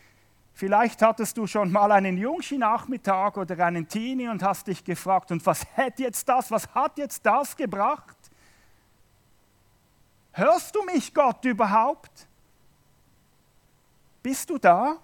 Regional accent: Switzerland; wir sind in einem Land als Schweizer, wir haben genug.

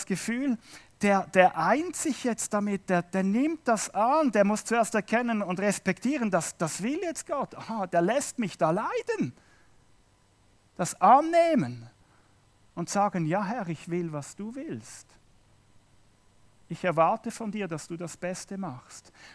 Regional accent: Switzerland; wir sind in einem Land als Schweizer, wir haben genug.

